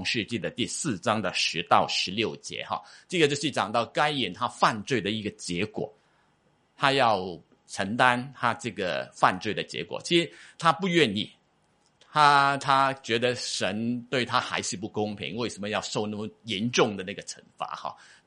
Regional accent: China; 有时候我们中国人是比较很容易觉得面子很重要齁

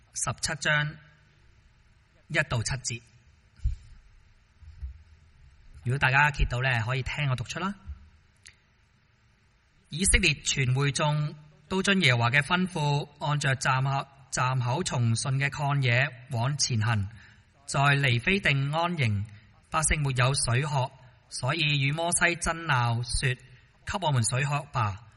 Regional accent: Hong Kong; 即係表达我哋香港人呢其实呢对呢个住屋呢都好多嘅住屋嘅需要啦

